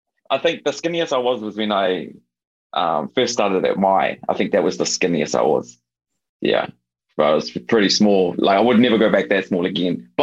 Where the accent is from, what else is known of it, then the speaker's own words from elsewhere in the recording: Australia; I think it was my Australia times when I grew up in Aussie.